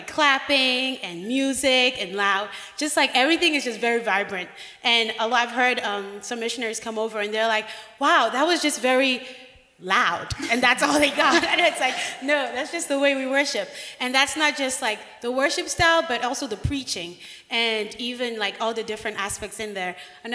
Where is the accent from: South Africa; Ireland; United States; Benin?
Benin; also born or lived in Niger; I'm from Benin, but I also kind of grew up, I spent 6 years in Niger